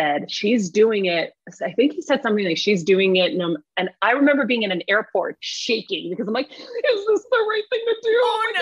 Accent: Boston, Massachusetts, United States; born or raised there; now in Los Angeles, United States

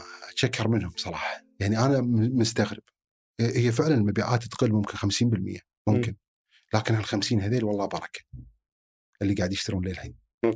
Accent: Kuwait; حتى عندنا بالكويت كل قاعد يسولف كذي

